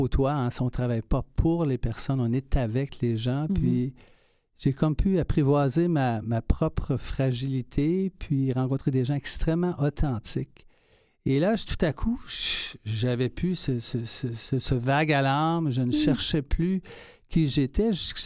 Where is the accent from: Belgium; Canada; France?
Canada; Laval, Quebec; also born or lived in Montreal; je suis Montréalais de naissance. Je suis mm-hmm. né dans le quartier Hochelaga-Maisonneuve. J'ai grandi ensuite à Laval, à Saint-Mé-Sainte-Paul. Je suis le deuxième d'une famille de quatre enfants. Père ouvrier, une enfance très heureuse.